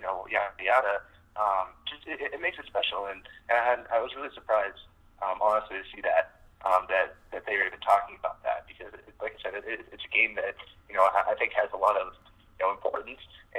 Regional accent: Iowa, United States; You know, I was born in Western Iowa. And, you know, like, I moved to the eastern side of the state when I was about five.

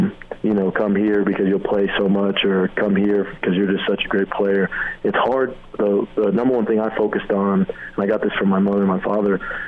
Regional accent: Boulder, Colorado, United States; I was from Boulder, Colorado. You know, football is not real high on anybody's priority list.

